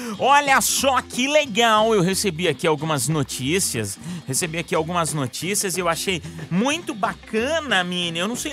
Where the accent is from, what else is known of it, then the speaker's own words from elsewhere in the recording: Brazil; eu sou do Brasil e aí vou eu e minha namorada lá pro Alasca